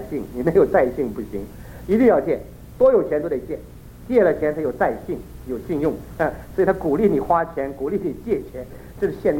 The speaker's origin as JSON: {"language": "Chinese", "country": "China", "moved": "yes", "lives_now": "Taiwan", "said": "拿我们这些30年来在台湾，我们从大陆来的这个弟兄姊妹"}